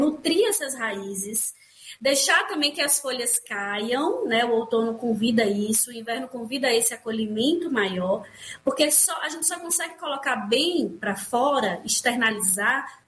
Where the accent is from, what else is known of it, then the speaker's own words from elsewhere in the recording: Northeast Region, Brazil; aqui, especialmente no Nordeste, né? Nós que somos nordestinos